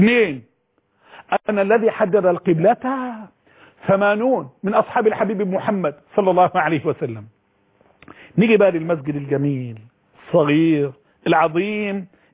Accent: Egypt; بلهجتنا المصريين

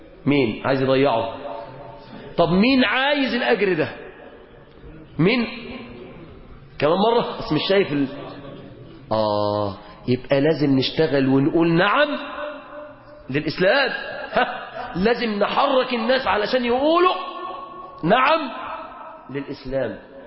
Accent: Egypt; اللهم احفظ بلادنا مصر

